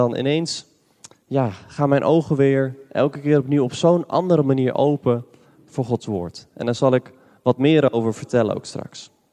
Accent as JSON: {"language": "Dutch", "town": "Lelystad", "region": "Flevoland", "country": "Netherlands", "said": "Ik kom uit Lelystad."}